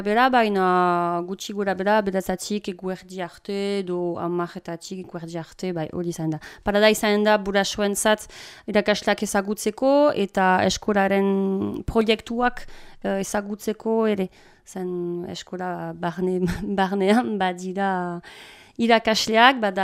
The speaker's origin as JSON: {"language": "Basque", "town": "Ciboure", "region": "Nouvelle-Aquitaine", "country": "France", "lives_now": "Bayonne, France", "said": "koordinatzaile berria naiz, Xibelokoa naiz, eta Baionan bizi."}